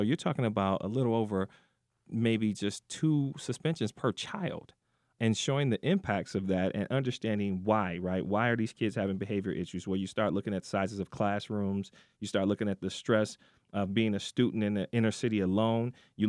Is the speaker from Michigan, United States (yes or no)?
yes; Detroit, Michigan, United States; I'm an African-American man, and I grew up in Detroit during the 80s when things just exploded.